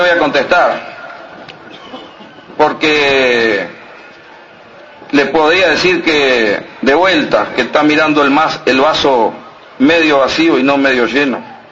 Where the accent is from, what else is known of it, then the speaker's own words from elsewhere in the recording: Montevideo, Uruguay; yo soy de Montevideo. Fui a la escuela 88 en Garibaldi, Montecasero. Fui al liceo 8. Mi padre era dentista